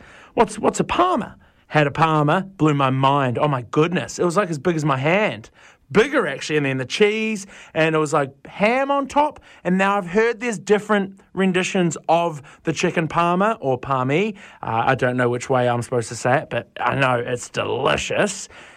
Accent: New Zealand; I'm a Kiwi

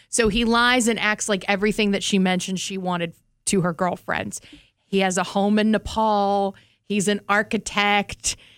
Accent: Florida, United States; Because I'm from Florida.

